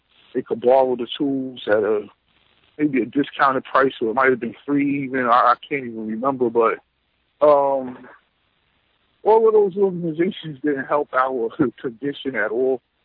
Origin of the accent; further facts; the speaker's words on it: Jersey City, New Jersey, United States; when I grew up in Jersey City, we used to have what we called the Block Association.